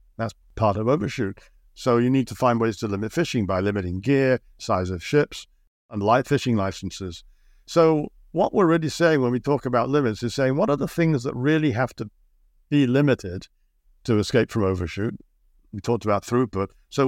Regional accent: United Kingdom; I grew up in Britain, which, you know, has a sense of itself because it's basically an island.

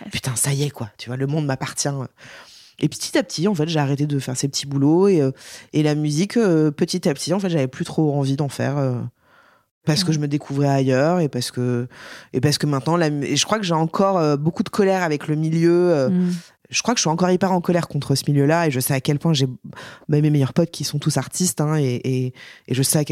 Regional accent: Paris, Île-de-France, France; je suis une vraie parisienne bobo chiante

